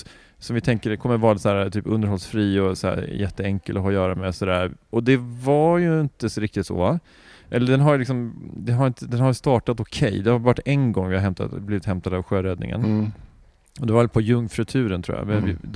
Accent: Sweden; accent: Standard Swedish; jag brukar så här på skoj, liksom halt på skoj, halt på allvar säga att jag har en sammetslen rikssvenska.

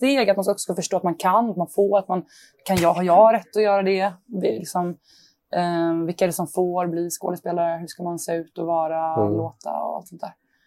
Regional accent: Västra Götaland County, Sweden; Jag har kompisar där jag växte upp, en liten stad utanför Göteborg

